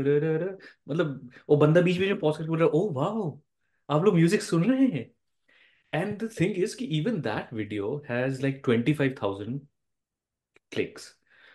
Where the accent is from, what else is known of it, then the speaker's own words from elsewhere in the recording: Sikar, Rajasthan, India; मैं जहाँ से आता हूँ राजस्थान एक बहुत टूरिस्टी जगह है, तो हमारा बचपन से ही हमें फॉरेनर्स बहुत देखने को मिले, तो जैसे मेरी जो जगह है स्पेशली सीकर जगह है जहाँ बहुत सारे फॉरेनर आते हैं, सीकर मंडावा और इस एरियाज के अंदर